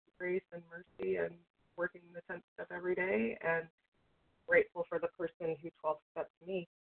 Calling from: West Virginia, United States; from West Virginia

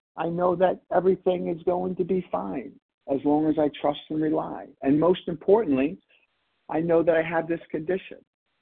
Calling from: Pennsylvania, United States; Hey, Kelly, I'm calling from Pennsylvania.

